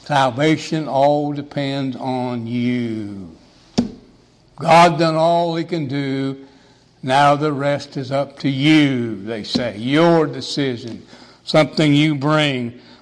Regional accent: Rocky Mountains, United States; now in Kentucky, United States; Now, I grew up a long way from here. People often ask me, where are you from? Where did you grow up? Somehow my speech betrayeth me. Somehow they know I'm not from the hills of East Kentucky. I grew up a long way from here.

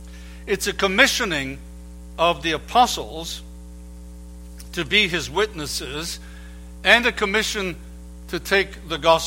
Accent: Liverpool, North West England, United Kingdom; at the funeral of William Gladstone, who was a Liverpudlian like I am

